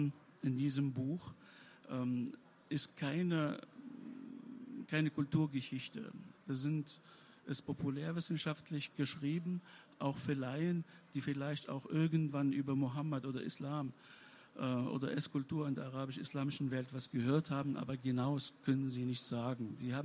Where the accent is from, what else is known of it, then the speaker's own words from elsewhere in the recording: Tunisia; now in Germany; als gebürtiger Tunesier, Araber und gebürtiger Moslem